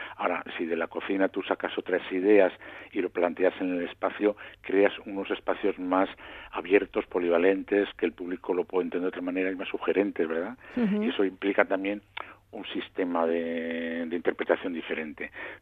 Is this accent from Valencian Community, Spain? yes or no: no; Portugalete, Basque Country, Spain; also born or lived in Las Arenas; Sí, pues nací en Portugalete y lo para, bueno, pues y después ya me pasaron a las Arenas, ¿verdad?